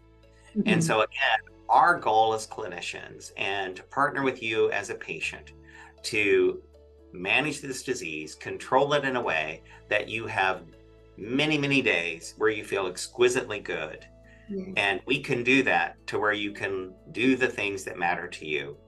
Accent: Midwest, United States; absolutely, I'm not a New Yorker. I grew up in the Midwest. I'm an old farm boy.

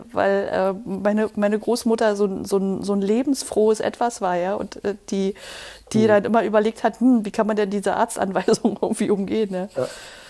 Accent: East Germany, Germany; also ich komme aus der DDR und da war Kaffee zum Beispiel was total Besonderes.

